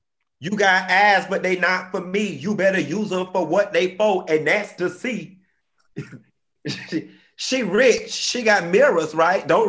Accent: Miami, Florida, United States; I'm from Miami, and the Haitian and the Jamaican ladies at the lounge, they be putting that bleach and stuff on their queen, looking like a damn glow worm.

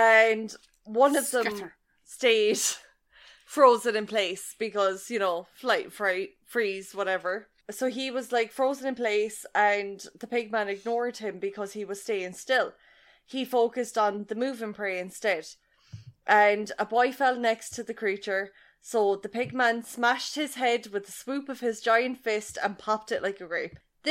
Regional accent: Limerick, Munster, Ireland; accent: Limerick; And I'm going to read it in my Limerick accent because I think it is the most, like, generic British fucking thing to ever be written ever.

